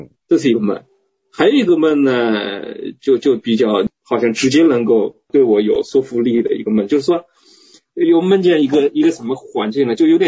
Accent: China; moved away as an adult; also born or lived in Shanghai; now in Canada; 从我们的老家内地到了上海，从上海到了加拿大，

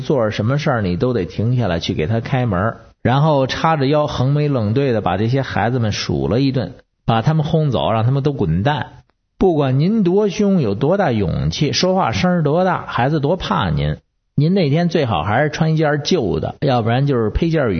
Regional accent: Beijing, China; 我是北京的

